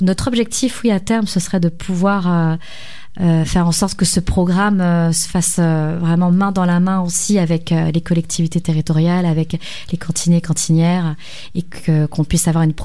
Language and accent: French; Lille, Hauts-de-France, France; J'ai grandi à Lille, c'est un souvenir.